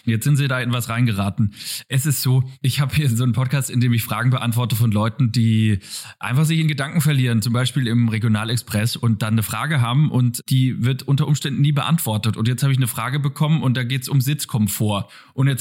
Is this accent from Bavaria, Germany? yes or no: yes; Bavaria, Germany; Außerdem Würzburger Vorwahl, ich bin Franke, deswegen war es klar, wo ich anrufe.